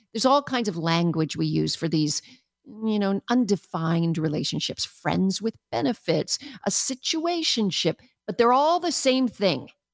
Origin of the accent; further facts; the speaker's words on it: Canada; being a Canadian